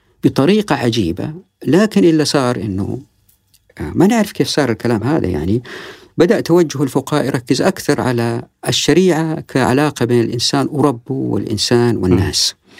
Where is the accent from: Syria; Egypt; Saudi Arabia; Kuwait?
Saudi Arabia; Taif, Makkah Province; also born or lived in Riyadh; من طفولتي أنا عشت في الطائف، والطائف كانت مدينة تقليدية يعني. نعم. ما كان فيه ولا شعر أسفلت يعني في بلاد الحرمين.